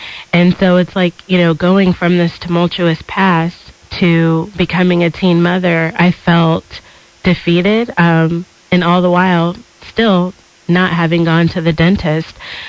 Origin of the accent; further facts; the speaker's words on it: Seattle, Washington, United States; Well, I'm actually from Seattle, Washington, and I am formerly a ward of the state.